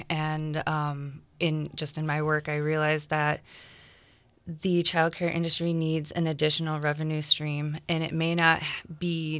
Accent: Merrill, Wisconsin, United States; So I was born and raised in Merrill, Wisconsin. I'm a graduate from the year 2000 there, and then I went on to join the Air Force.

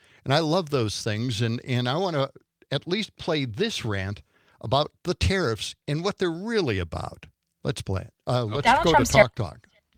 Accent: Milwaukee, Wisconsin, United States

